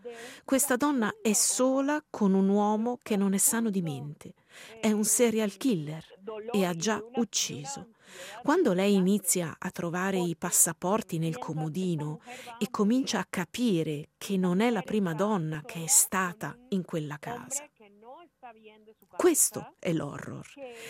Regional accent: Ecuador; Italian is a second language; moved away; Io sono ecuadoriana e sono una migrante. Vengo da un paese incredibilmente invisibile e incredibilmente povero, con un livello di disuguaglianza sociale che il Cile, ad esempio, non ha.

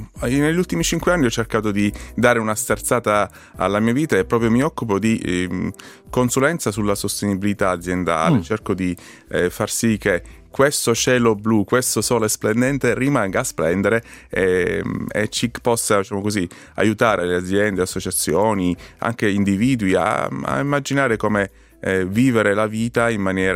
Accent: Palermo, Sicily, Italy; moved away as an adult; now in Switzerland; ho desiderato di diventare il sindaco della mia città natale, Palermo

